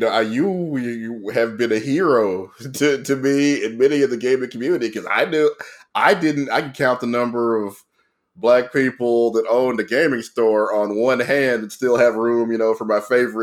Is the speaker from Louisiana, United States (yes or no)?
yes; Shreveport, Louisiana, United States; now in Dallas, United States; the majority of my friends that I've met in Dallas, I'm originally from Shreveport